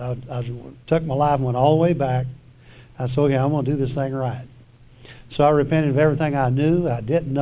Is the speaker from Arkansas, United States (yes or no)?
yes; Dover, Arkansas, United States; I'm from Dover, Arkansas.